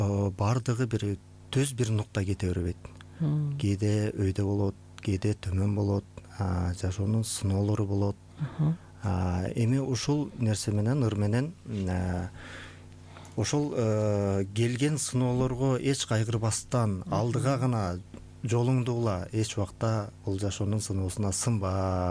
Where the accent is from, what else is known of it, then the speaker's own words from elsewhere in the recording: Kazarman, Naryn Region, Kyrgyzstan; Мен өзүм Тогуз Сыра районунун Казарман шаарчасында туулгам. Ал жакта мен балалыгым чоң апамдын колунда, чоң апам чоңойту өстүрдү.